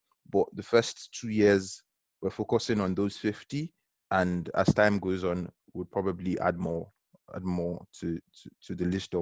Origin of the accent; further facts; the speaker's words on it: Nigeria; I am from Nigeria.